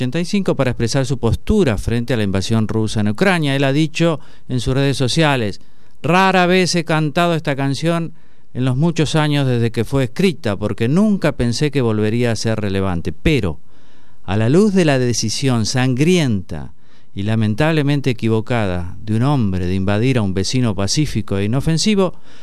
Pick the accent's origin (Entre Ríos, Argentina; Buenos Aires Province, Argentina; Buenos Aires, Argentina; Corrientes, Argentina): Entre Ríos, Argentina; Yo soy de Entre Ríos, siempre hemos tenido admiración por los santafesinos